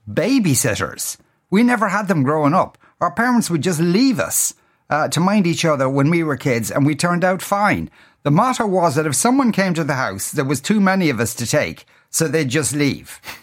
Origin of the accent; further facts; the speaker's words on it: Clondalkin, County Dublin, Ireland; also born or lived in Ennis; born in Ennis 39 years ago. The doctor came around to check the babies with a huge cigar in his gob. I grew up in the Dutch village in Clondalkin in the 80s and 90s.